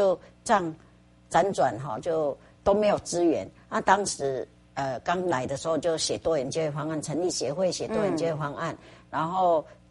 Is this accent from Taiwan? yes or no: yes; Fengyuan, Taichung, Taiwan; 我是来自 哦，这个丰原的，